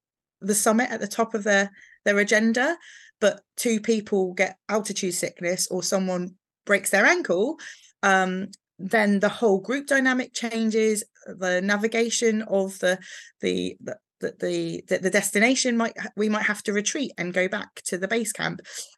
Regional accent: England, United Kingdom; so I'm actually English.

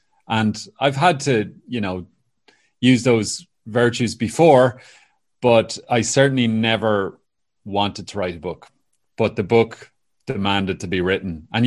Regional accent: Cavan, Ulster, Ireland; while living in Donegal, even though I'm originally from Cavan

